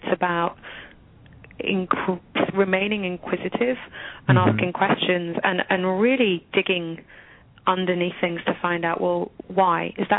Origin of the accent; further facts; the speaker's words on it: England, United Kingdom; now in United States; the traditions and the beliefs that I have acquired as an English person, while examining and exploring the values and the beliefs and the traditions of Americans